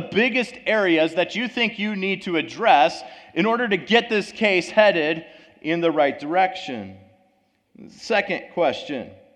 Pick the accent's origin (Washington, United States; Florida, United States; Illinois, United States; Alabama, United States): Illinois, United States; Somonauk; But I'm from Sominok, Illinois. It is a humongous town. The city limit signs are on the same post. It's a really nice place to grow up, and so it's good.